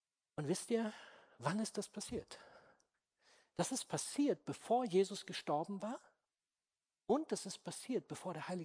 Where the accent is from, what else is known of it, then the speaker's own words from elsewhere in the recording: Clausthal, Lower Saxony, Germany; Die super Kurzfassung meiner Geschichte mit dieser Gemeinde und meiner Heimat Clausthal.